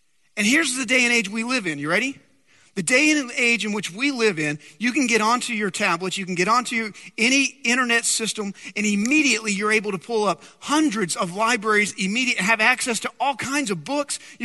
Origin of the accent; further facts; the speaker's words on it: Dumas, Texas, United States; I'm going to date myself, but I grew up in Dumas, Texas.